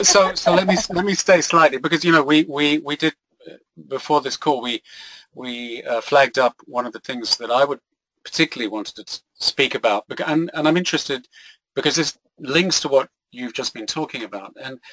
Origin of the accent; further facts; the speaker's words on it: England, United Kingdom; we're from England originally, so we have the, you know, the phenomena of Brexit